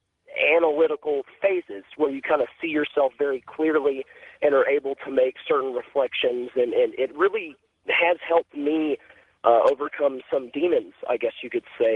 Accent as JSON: {"language": "English", "region": "Georgia", "country": "United States", "tie": "born or raised there", "lives_now": "Las Vegas, United States", "said": "I remember as a kid growing up in Georgia, I would walk down the street at night coming home from going out to play"}